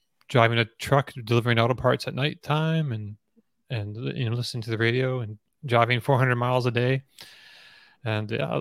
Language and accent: English; New Brunswick, Canada; also born or lived in Toronto / Montreal; So I was born in Toronto, but I grew up in on the East Coast in New Brunswick, rural New Brunswick. And then I moved to Montreal for like 11 years. And then I moved down here.